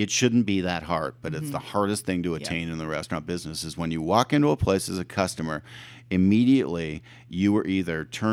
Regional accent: Ottawa, Ontario, Canada; Well, I'm from Ottawa, but yeah.

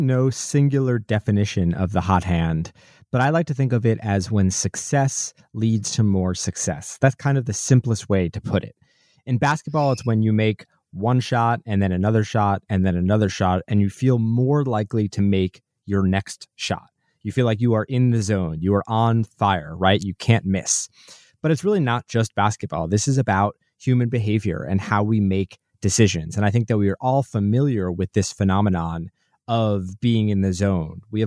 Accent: New Jersey, United States; I grew up in New Jersey. Like many basketball-obsessed kids in New Jersey, I went to Duke University for college

